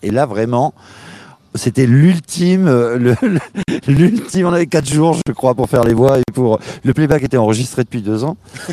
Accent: Perpignan, Occitanie, France; je suis descendu chez moi à Perpignan

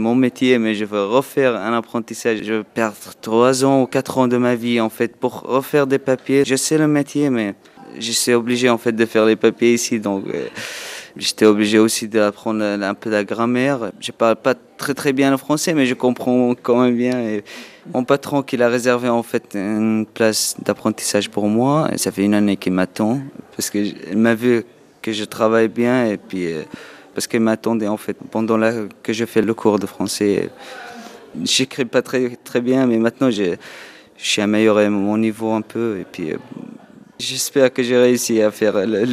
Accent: Syria; je viens de la Syrie. J'ai 25 ans, je suis arrivé ici parce que j'aimerais faire un apprentissage de mécanique.

